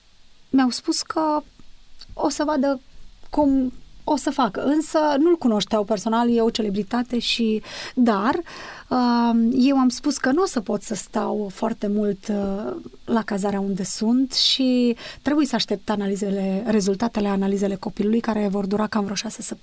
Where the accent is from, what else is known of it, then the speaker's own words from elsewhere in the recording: Romania; Nu se poate, vin din România și să n-am unde să stau.